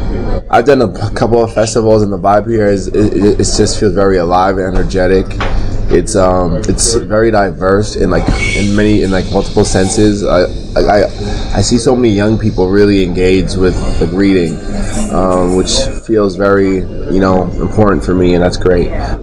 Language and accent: English; New York, United States; born there; I was born in America. I was born in New York.